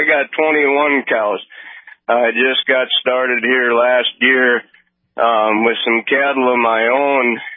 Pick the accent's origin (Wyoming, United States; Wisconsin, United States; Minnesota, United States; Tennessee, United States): Tennessee, United States; well, I'm from Tennessee originally, you know, and I kind of come up